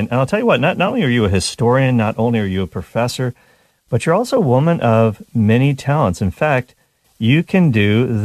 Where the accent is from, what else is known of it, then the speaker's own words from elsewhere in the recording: Nova Scotia, Canada; But I'm from Nova Scotia, Canada, originally